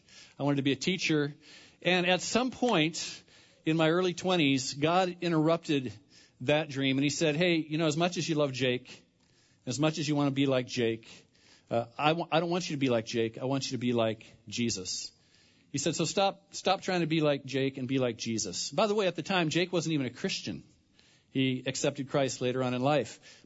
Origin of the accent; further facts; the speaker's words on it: Linden, United States; also born or lived in Seattle; I grew up here in Linden, and you may be new to our community, so if you've heard this already, just you know, humor me this morning. But I grew up here, so I love this town. My wife and I, we moved away for 17 years